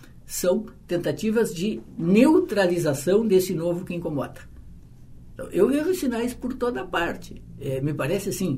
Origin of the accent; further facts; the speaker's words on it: Santana do Livramento, Rio Grande do Sul, Brazil; Eu vim do interior de Santana do Livramento. Caminhar lá é uma coisa quase esdrúxula.